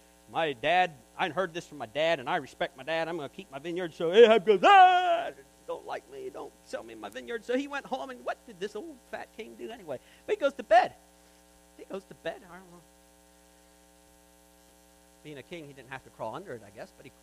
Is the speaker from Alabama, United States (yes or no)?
no; Kentucky, United States; Growing up in Kentucky, there were what they called Pollock jokes.